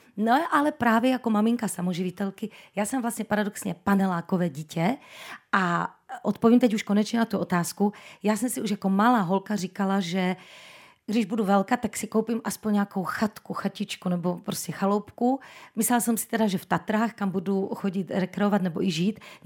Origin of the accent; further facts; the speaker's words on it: Prešov, Prešov Region, Slovakia; A já jsem z Prešova teda, kdyby náhodou ještě někdo nevěděl, že já to hrdě říkám z východního Slovenska.